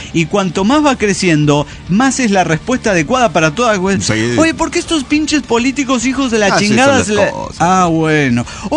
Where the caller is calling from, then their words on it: Mexico City, Mexico; de Ciudad de México.